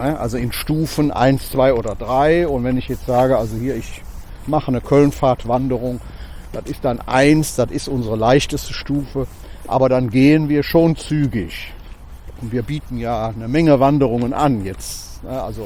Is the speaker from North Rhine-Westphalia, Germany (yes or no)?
yes; Cologne, North Rhine-Westphalia, Germany; als Kölner